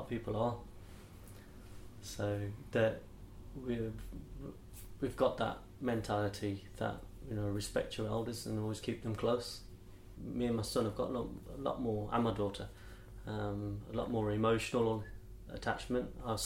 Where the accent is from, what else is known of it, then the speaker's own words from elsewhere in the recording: England, United Kingdom; My own identity, I would say first, I'm British, I'm proud to be English, and also I've got a rich heritage, as in my dad coming from Africa, which I'm very proud of.